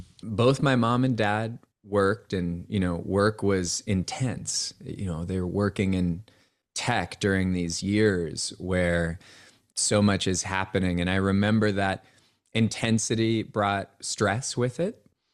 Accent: Cupertino, California, United States; So I was born and grew up in the Bay Area of California. Actually, Cupertino was my hometown, which, yeah, you immediately, you know, connect us to the Silicon Valley.

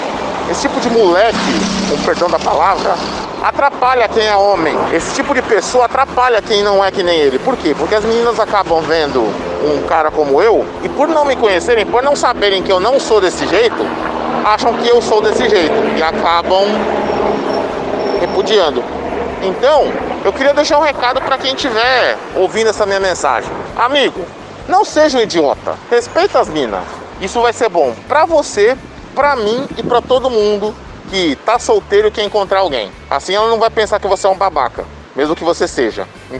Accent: São Paulo, Brazil; Sou de São Paulo, capital. Tenho 42 anos.

